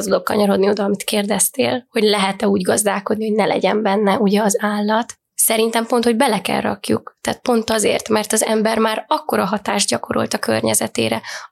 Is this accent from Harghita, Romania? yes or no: no; Oradea, Bihor, Romania; mert hogy én 100%-ban városi lány voltam, én Nagyváradon születtem, ott is nőttem fel